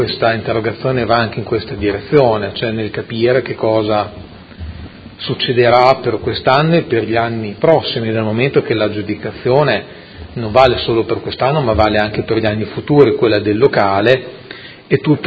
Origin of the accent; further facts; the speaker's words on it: Modena, Emilia-Romagna, Italy; l'indicazione è quella di chiudiamo un'iniziativa che da modenese è apprezzata